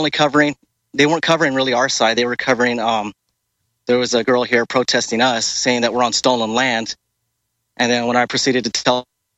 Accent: Lake Elsinore, California, United States; I'm from Lake Elsinore, California. It's not too far from here, like 5 miles.

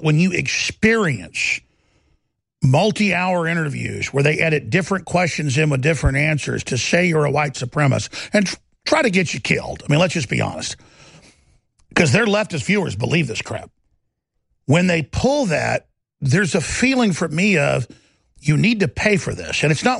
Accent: Dallas, Texas, United States; They spent 6 months where I grew up outside Dallas

